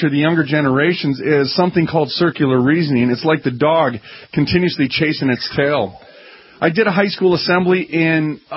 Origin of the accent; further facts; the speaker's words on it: Minneapolis, Minnesota, United States; A little side note, because we're from Minneapolis, that actually came from Matt Groening.